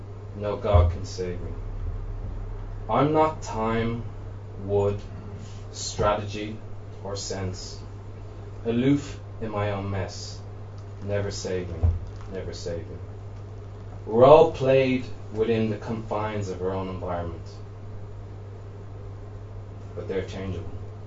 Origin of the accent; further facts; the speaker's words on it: Dublin, Leinster, Ireland; Hey Al, I'm just from Dublin for tonight, but I think it's really cool everything that's going on here tonight. There's not much like this in Dublin.